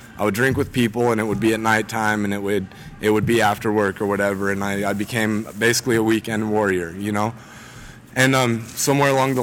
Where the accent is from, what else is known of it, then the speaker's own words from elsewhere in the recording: Heber City, Utah, United States; I grew up in Heber City. It's a small town right by here, and we'd go out in the woods and party, or else we'd come to Salt Lake and party, whatever.